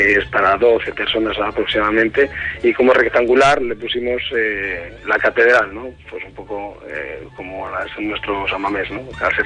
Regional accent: Bilbao, Basque Country, Spain; en principio somos de casa, somos de Bilbao todos

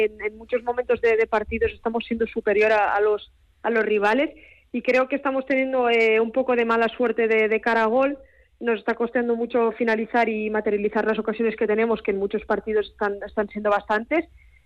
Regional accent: Basque Country, Spain

